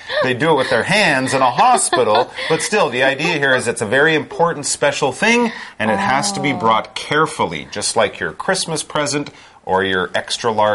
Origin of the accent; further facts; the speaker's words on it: Canada; now when I grew up in Canada, mail carriers didn't have trucks.